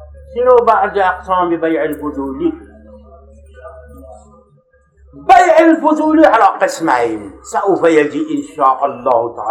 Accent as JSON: {"language": "Arabic", "country": "Pakistan", "accent": "Pakistani", "second_language": "Arabic", "said": "أنا عربيتي باكستاني، وإذا استشكلتم في الدرس أو تكلمتم عربيتي يروح، لأن عربيتي باكستانية"}